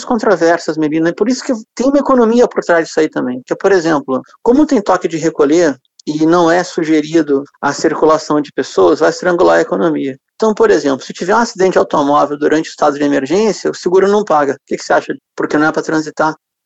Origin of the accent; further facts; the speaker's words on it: Rio de Janeiro, Brazil; moved away; Eu sou carioca, né? Estou fora do Rio há um tempão, mas sou carioca.